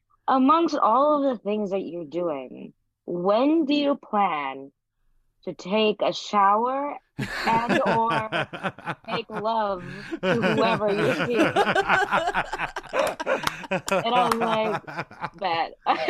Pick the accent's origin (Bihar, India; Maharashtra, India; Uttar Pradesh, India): Maharashtra, India; Mumbai; also born or lived in Bangkok, Thailand; I was raised in, I was born in Thailand mm-hmm. and then raised between Mumbai in India and Bangkok in Thailand. And, you know, I'm Indian. My parents are Sikh.